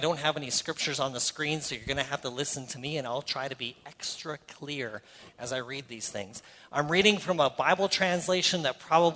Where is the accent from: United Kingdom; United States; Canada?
Canada; I'm a Canadian